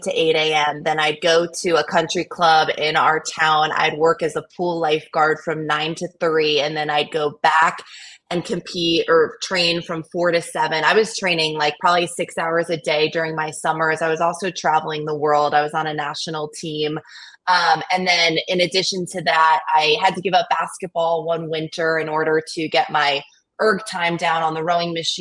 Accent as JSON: {"language": "English", "region": "New York", "country": "United States", "said": "because I'm from Long Island, New York. Lacrosse is what everyone does."}